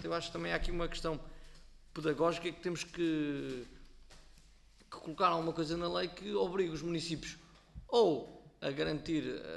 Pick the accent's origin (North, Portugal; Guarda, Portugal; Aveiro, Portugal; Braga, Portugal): Aveiro, Portugal; São João da Madeira; sou de São João da Madeira